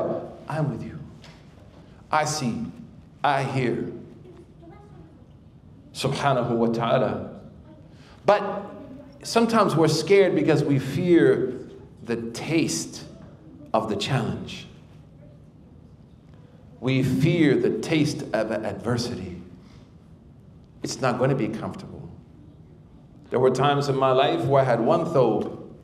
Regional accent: Oklahoma, United States; I'm from Oklahoma, we barely speak, you know, that we say dadgummit.

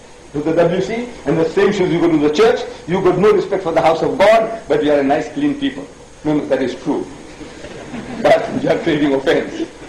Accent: South Africa; Because when they look at me in my country, I'm an Indian. I look like an Indian.

